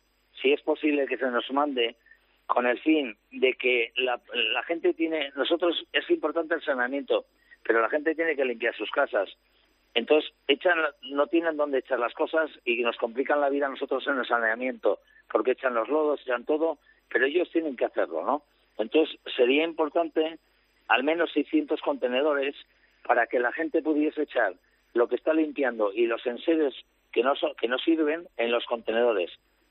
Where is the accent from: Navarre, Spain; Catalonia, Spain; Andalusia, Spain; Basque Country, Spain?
Navarre, Spain; Pamplona; Bueno, nosotros somos de Pamplona.